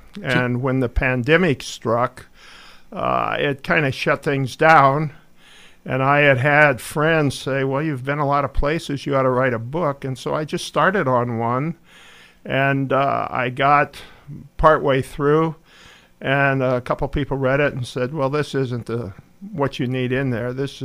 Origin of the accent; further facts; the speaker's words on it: Boone, Iowa, United States; I grew up in Boone, born here, spent most of my life here.